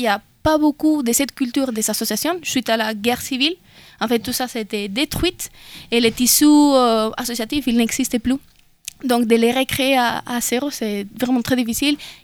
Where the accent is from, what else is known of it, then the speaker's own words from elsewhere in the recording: Salamanca, Castile and León, Spain; Et je viens de Salamanca.